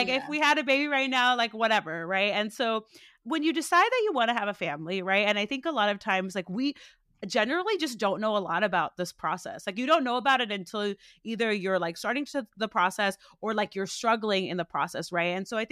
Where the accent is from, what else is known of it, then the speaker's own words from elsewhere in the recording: United States; I am Malayali American. I also identify as a Christian.